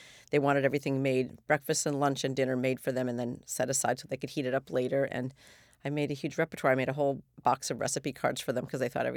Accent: Minneapolis, Minnesota, United States; she'd always clip recipes from the Minneapolis Star Tribune because I grew up in Minneapolis.

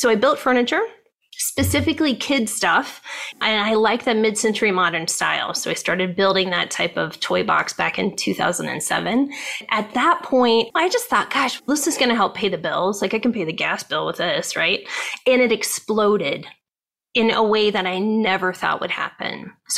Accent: Ohio, United States; moved away as an adult; now in California, United States; So, to back up, I grew up in Ohio. My parents were teachers. My dad was a football coach, and I moved out to California

